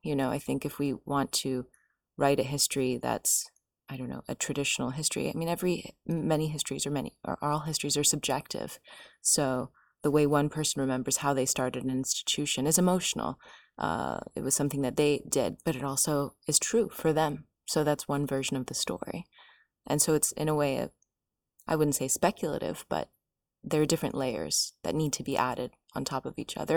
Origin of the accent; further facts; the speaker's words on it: United States; I myself did not grow up in the Arab world, so that is something to keep in mind. I'm originally Lebanese, but I grew up in the States.